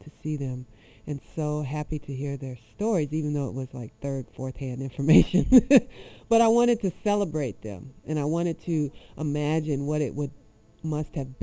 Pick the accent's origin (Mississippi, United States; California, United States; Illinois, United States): California, United States; Los Angeles; because I'm from Los Angeles. I'm not from Austin, and I hadn't been living there that long.